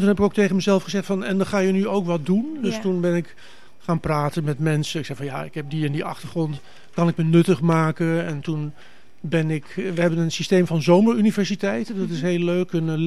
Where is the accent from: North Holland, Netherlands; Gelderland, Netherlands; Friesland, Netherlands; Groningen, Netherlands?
North Holland, Netherlands; Amsterdam; ik ben hier opgegroeid in de Watergraafsmeer. Ik heb in het centrum gewoond, aan de Oude Schans. Ik heb in de Kerkstraat gewoond